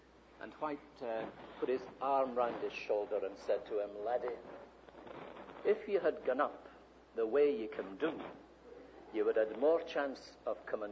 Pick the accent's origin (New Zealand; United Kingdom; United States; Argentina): United Kingdom; Scotland; I'm Scottish, and that's a bigger barrier to any Scotsman.